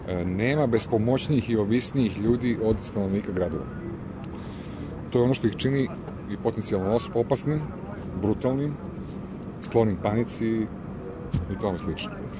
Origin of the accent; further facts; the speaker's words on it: Zemun, Belgrade, Serbia; Ja sam recimo došao iz Zemuna koji je možda još i stariji od Beograda.